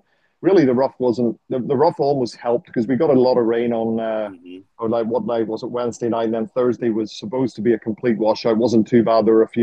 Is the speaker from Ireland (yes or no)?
yes; Ireland; growing up in Ireland, where you would have, you know, Ireland against Northern Ireland in soccer and Rangers against Celtic in soccer and things